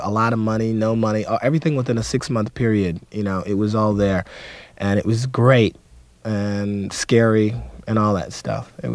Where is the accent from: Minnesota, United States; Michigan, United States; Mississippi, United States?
Michigan, United States; Detroit; You know, growing up in Detroit, it wasn't like, you know, we talked in Swahili at breakfast.